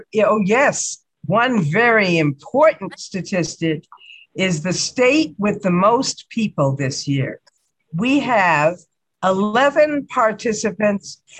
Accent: Minneapolis, Minnesota, United States; from Minneapolis, Minnesota.

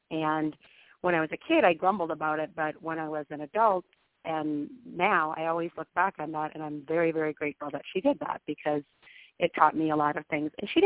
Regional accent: Watertown, Wisconsin, United States; now in Minnesota, United States; I now live in the great state of Minnesota, but I have lived in several states during my life. I was born in Watertown, Wisconsin in 1972

